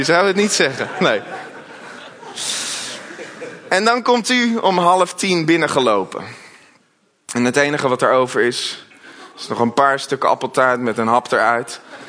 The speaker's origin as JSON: {"language": "Dutch", "country": "Netherlands", "said": "ik kom zelf uit Gouden. Maar we wonen in een westelijke samenleving en we hebben het als Nederlanders erg goed."}